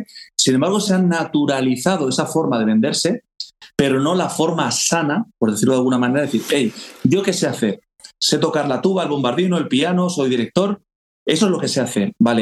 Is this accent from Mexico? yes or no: no; Valencia, Valencian Community, Spain; born there; me formé entre Valencia, que es mi ciudad natal, Varese en Italia, y Estocolmo en Suecia.